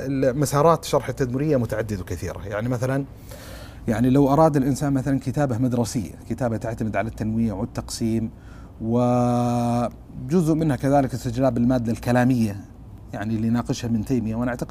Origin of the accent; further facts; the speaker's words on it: Sudan; يقول له هذه قبيلة معروفة عندنا في السودان بس ما تنطق كذا